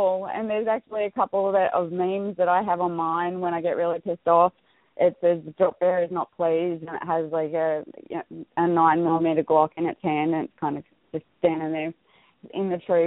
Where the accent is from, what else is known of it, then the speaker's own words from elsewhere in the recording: Australia; I'm Australian.